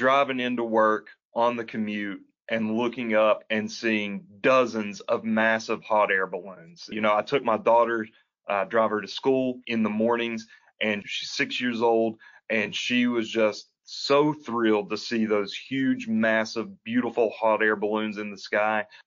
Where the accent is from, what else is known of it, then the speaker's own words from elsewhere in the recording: Kentucky, United States; I was born and raised in Kentucky.